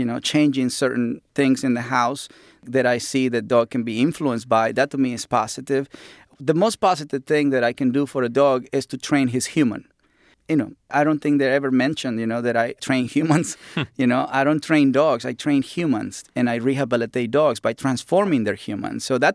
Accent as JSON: {"language": "English", "country": "Mexico", "said": "The dog doesn't know that I'm from Mexico."}